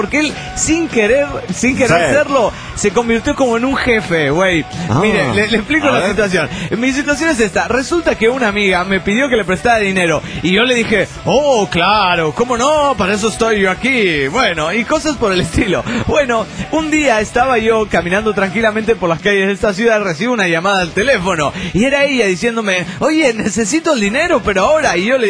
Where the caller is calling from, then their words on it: Trelew, Chubut, Argentina; de Trelew, Chur, República Argentina.